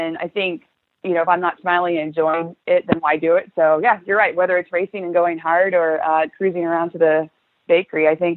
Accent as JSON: {"language": "English", "region": "California", "country": "United States", "tie": "born or raised there", "also_born_or_lived": "Redding, United States", "said": "No, I'm born and raised in California. I actually grew up on a cattle ranch down in Santa Barbara County and then up in Redding."}